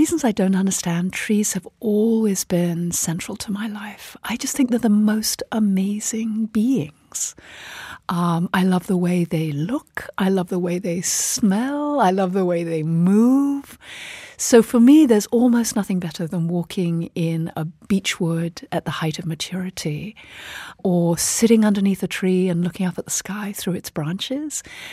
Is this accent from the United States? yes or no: no; United Kingdom; You know, I'm British, so I focus on how firms can change.